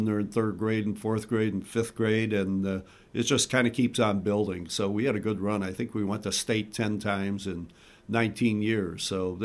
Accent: Chicago, Illinois, United States; We had been big city people. I grew up in Chicago and taught in Chicago and L.A. area.

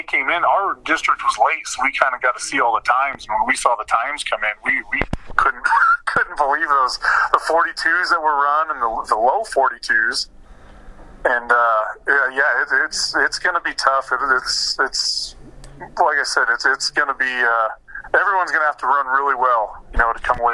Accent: Nebraska, United States; I grew up in Western Nebraska, and so the 4x4 was always huge where I grew up and out there.

